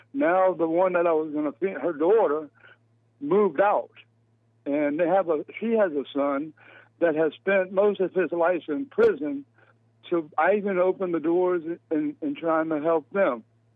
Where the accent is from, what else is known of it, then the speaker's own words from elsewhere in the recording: Key West, Florida, United States; I came up, born and raised in Key West, Florida. I started in the dark cult at the age of about 14 years of age.